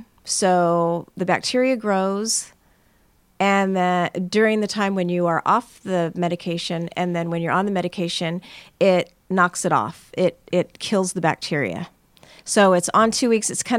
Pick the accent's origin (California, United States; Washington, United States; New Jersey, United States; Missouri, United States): California, United States; That I'm from California, so I long ago had a dermatologist tell me that I had something on my face that was precancerous